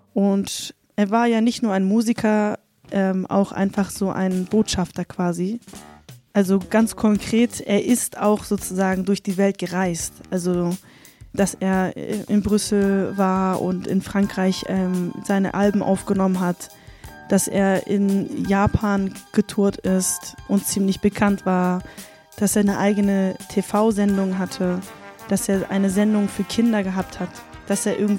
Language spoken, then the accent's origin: German; Sivas, Turkey; Das ist eigentlich so ein paar hundert Kilometer entfernt von dem Ort, wo ich herkomme, wo meine Familie herkommt, aus Sivas.